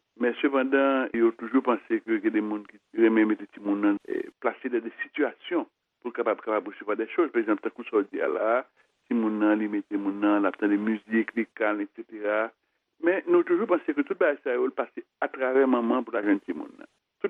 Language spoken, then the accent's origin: French; Haiti; je suis dans le pays caribéen, c'est-à-dire que je suis haïtien.